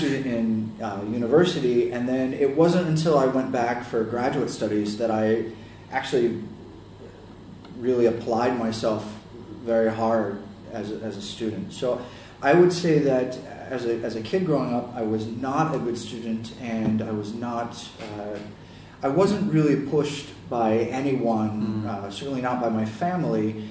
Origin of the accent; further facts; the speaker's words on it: Florida, United States; I grew up in Florida, and Florida, very warm, it's semi-tropical, grew up by the ocean